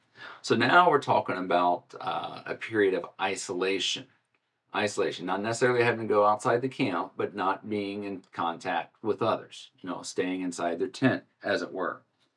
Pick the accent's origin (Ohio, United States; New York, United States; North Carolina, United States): Ohio, United States; I grew up in Ohio. I can drive in a few inches of snow.